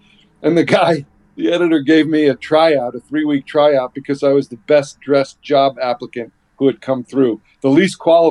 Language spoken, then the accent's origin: English; New Jersey, United States; And it was a story to shoot my home state of New Jersey.